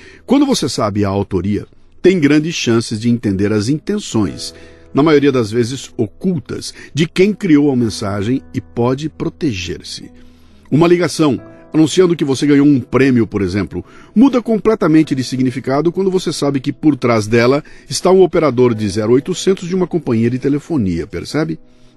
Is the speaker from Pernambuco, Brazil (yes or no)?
no; Bauru, São Paulo, Brazil; eu sou de Bauru e falo porta.